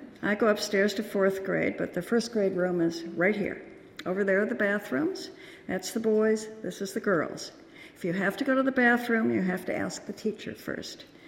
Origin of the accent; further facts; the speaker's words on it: Honolulu, Hawaii, United States; born there; I was born in Honolulu because of my father's work.